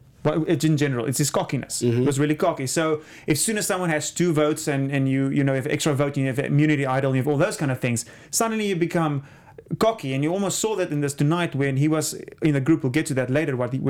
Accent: South Africa; I'm from South Africa. I've seen that before, but a lot of people you haven't.

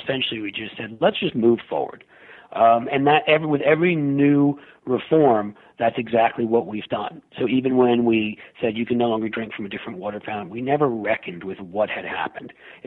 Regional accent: New York City, New York, United States; I grew up in New York City

